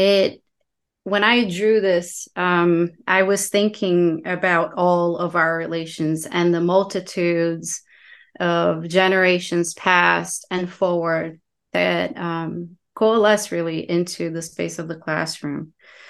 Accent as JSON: {"language": "English", "country": "Brazil", "tie": "born or raised there", "moved": "as an adult", "lives_now": "United States", "said": "I come from Brazil. I lived there most of my life and into adult life, and find myself in the United States now"}